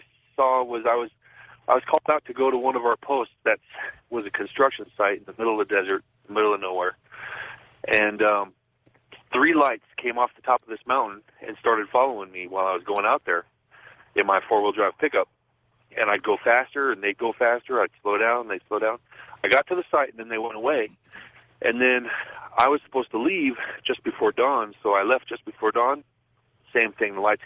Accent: Kingman, Arizona, United States; I'm from Kingman, Arizona.

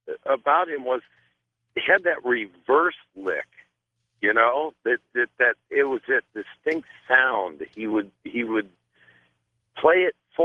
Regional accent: Texas, United States; But, you know, as a Texan boy, you know, I like your style in your interviewing

